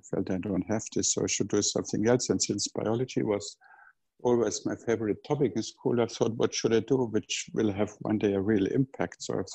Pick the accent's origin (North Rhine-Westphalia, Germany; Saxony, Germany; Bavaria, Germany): Bavaria, Germany; Originally, I'm from the Munich area, in the pre-Alpine region between Munich and Augsburg.